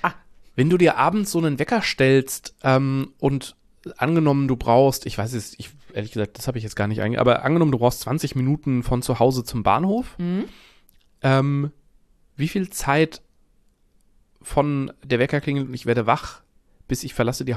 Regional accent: Frankfurt, Hesse, Germany; ich bin in Frankfurt aufgewachsen.

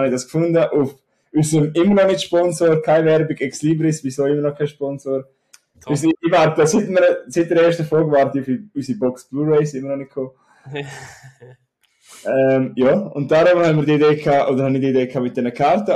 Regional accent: Thurgau, Switzerland; Wir sind ja Schweizer und Thurgau

